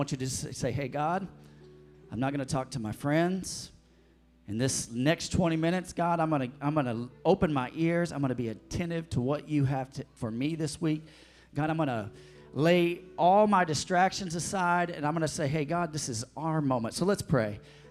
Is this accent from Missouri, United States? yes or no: yes; Potosi, Missouri, United States; I was born here in Missouri. I was born 30 miles from this spot in Potosi, Missouri.